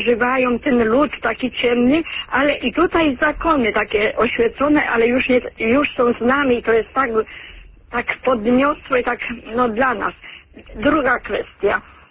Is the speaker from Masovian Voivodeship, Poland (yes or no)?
no; Poznań, Greater Poland Voivodeship, Poland; ale ja jestem poznanianką, jestem dumna z tego